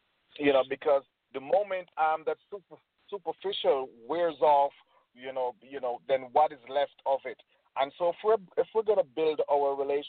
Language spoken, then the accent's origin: English; Jamaica; accent: Jamaican; now in United States; as you know from my crazy accent, you know, I'm not from America. I'm from Jamaica, you know. And one thing that I realized real quick coming into this country